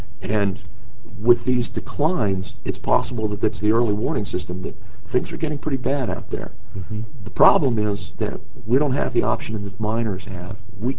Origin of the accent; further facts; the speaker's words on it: Pennsylvania, United States; I grew up in Pennsylvania in mining country.